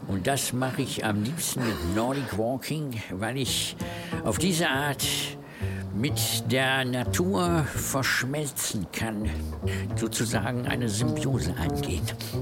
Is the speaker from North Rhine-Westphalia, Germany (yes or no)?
yes; Mülheim an der Ruhr, North Rhine-Westphalia, Germany; born there; Ich bin geboren 1955 in Mülheim an der Ruhr, im Ruhrgebiet. Eine Kleinstadt.